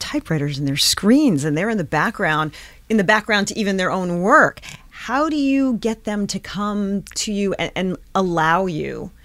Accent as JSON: {"language": "English", "region": "New Jersey", "country": "United States", "accent": "Jersey", "said": "The book is called Author. My Jersey accent came out there."}